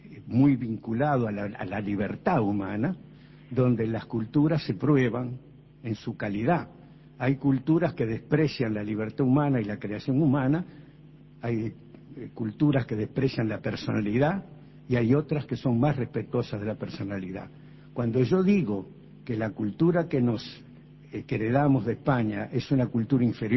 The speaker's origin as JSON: {"language": "Spanish", "country": "Uruguay", "said": "vos sos uruguayo y todos los que estamos aquí también"}